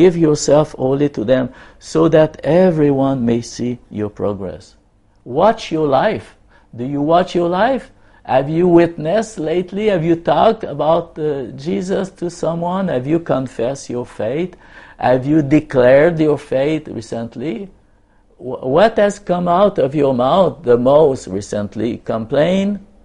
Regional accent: Quebec, Canada; In my hometown in Quebec

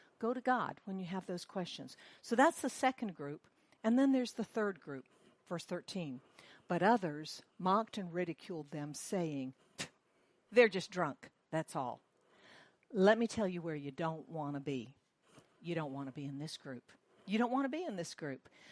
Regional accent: the South, United States; So you all know I'm from the U.S. I'm from the South. Allison and I are from the same place

